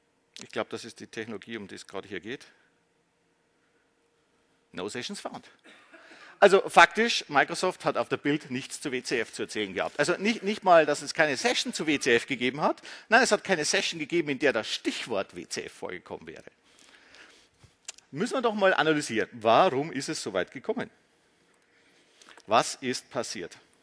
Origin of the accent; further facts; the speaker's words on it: Austria; Ich bin Österreicher.